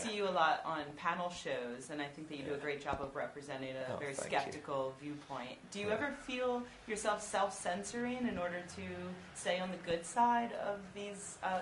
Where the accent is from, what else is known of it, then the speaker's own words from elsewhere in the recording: United States; now in United Kingdom; speaking as an American coming over here and being suddenly exposed to things like the Daily Mail